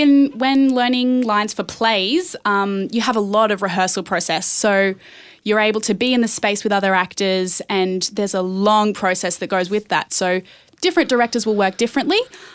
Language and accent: English; Sydney, New South Wales, Australia; moved away as an adult; now in Brisbane, Australia; when I was 18, I graduated high school and I moved up to Brisbane. I was originally from Sydney, so I moved away from my family, away from all my friends